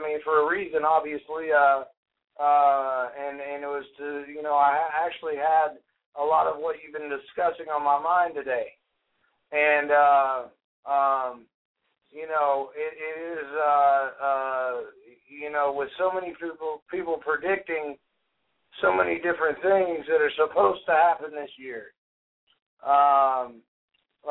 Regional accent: Tennessee, United States; I'm from Tennessee.

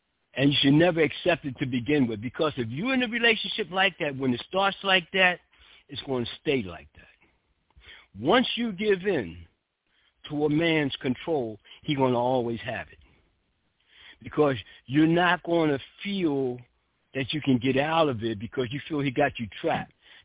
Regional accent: New Jersey, United States; I'm from Lindenwall, New Jersey, and I frequent New York all the time.

